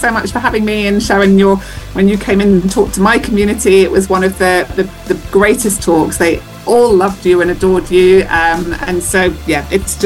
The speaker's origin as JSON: {"language": "English", "country": "United Kingdom", "said": "I guess because I'm British, there is a mix."}